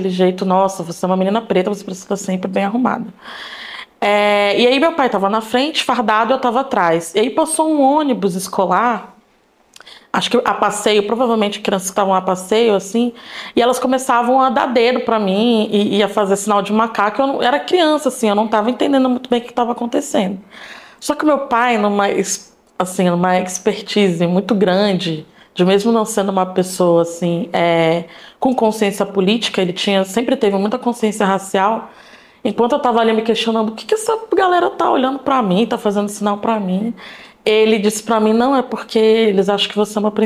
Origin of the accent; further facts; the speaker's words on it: Rio de Janeiro, Brazil; born there; Eu nasci lá, nasci no Rio. É, minha família é toda de Santa Cruz, de um bairro que se chama Antares. É uma favela, na verdade, que se chama Antares, uma comunidade.